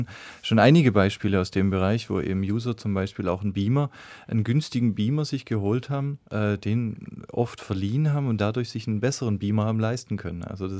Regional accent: Calmbach, Baden-Württemberg, Germany; Ich komme aus einem sehr kleinen Ort, ja. Ich komme aus Kalmbach. Das liegt im Schwarzwald, tief im Schwarzwald

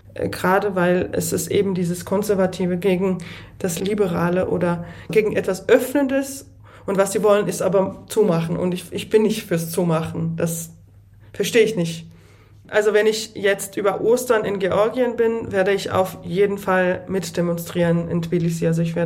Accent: Saxony, Germany; born there; also ich darf das von meinem Geburt her sagen, dass Erzgebirge meine Heimat ist.

